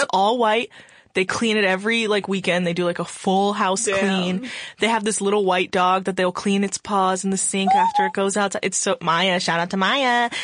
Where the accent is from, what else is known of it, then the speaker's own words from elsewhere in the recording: California, United States; I'm from California. I can walk around barefoot and not be concerned.